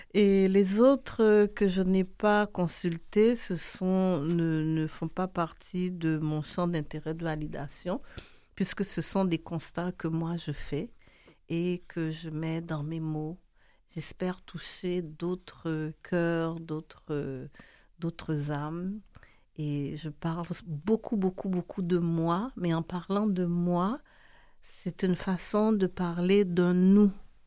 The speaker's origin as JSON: {"language": "French", "town": "Montreal", "region": "Quebec", "country": "Canada", "tie": "born or raised there", "also_born_or_lived": "Haiti", "said": "moi je suis née en Haïti, j'ai grandi au Québec, c'est là où j'ai appris à jouer aux élastiques. On jouait pas aux élastiques quand j'étais enfant en Haïti, on sait même pas c'est quoi jouer aux élastiques. Et donc j'ai eu une enfance réelle à Montréal."}